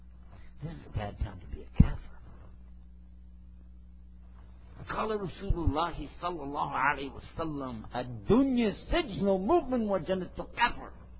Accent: Texas, United States; I translate it to Texas language. I'm from Texas, what can I tell you?

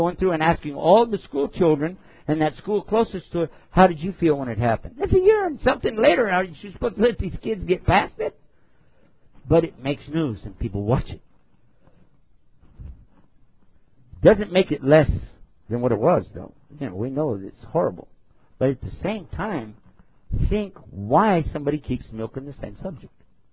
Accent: Texas, United States; My Arabic will get better, and my English too. I am from Texas, so.

